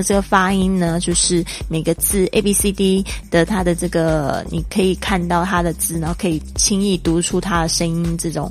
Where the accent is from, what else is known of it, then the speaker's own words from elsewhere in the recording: Taiwan; now in United States; 在美国常就是人家都以为就是我是从泰国来的，我会说哦，就是从台湾